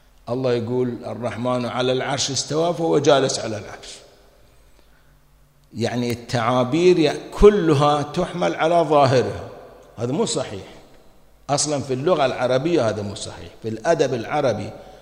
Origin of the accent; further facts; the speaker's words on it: Kuwait; هذا الشجرة معروفة عندنا في الكويت معروف